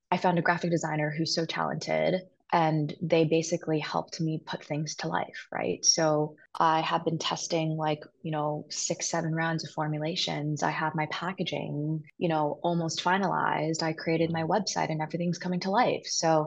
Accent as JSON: {"language": "English", "country": "Hong Kong", "tie": "born or raised there", "first_language": "English", "said": "Like growing up very internationally and Americanized in Hong Kong, which is also ironic, my first language is English."}